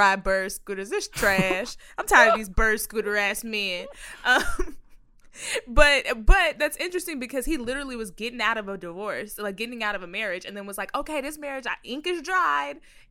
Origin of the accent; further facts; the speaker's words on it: Texas, United States; and my friend Priscilla always says this because I'm from Texas.